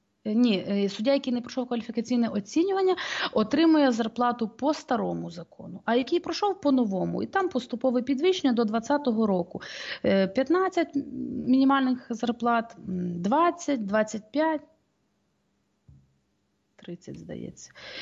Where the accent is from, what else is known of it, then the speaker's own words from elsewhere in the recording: Rivne Oblast, Ukraine; Ні, я місцева, я з Полісся Рівненського